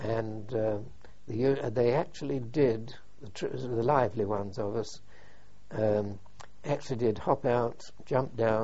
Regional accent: London, United Kingdom; You know, I came from London, she came from London.

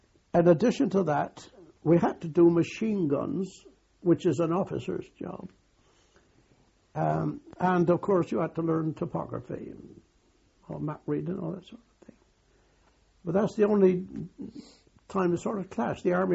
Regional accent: Bristol, South West England, United Kingdom; He said, where's your home? I said, Bristol, sir.

